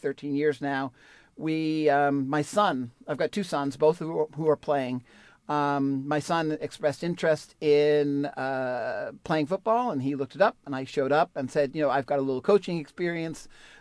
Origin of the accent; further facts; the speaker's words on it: New England, United States; I grew up in New England, and basically the sport of New Englanders is ice hockey.